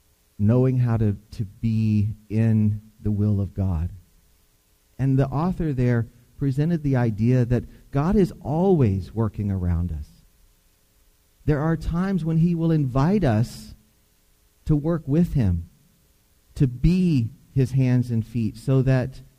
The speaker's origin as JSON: {"language": "English", "region": "Deep South", "country": "United States", "tie": "born or raised there", "said": "I grew up in the Deep South, and we would often, I don't know about often, but we would have times where we would call them testimony services"}